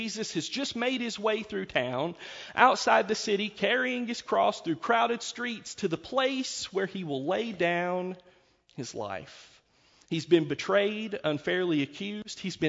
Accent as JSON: {"language": "English", "town": "Chilhowie", "region": "Virginia", "country": "United States", "tie": "born or raised there", "said": "I grew up in Chilhowie, Virginia, a one red light town that is so small, there's no way to exaggerate to you the idea that everybody knows everybody."}